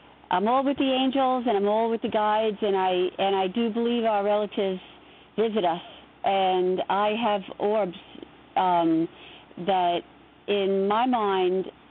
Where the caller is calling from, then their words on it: Long Island, New York, United States; I'm calling from Long Island, New York.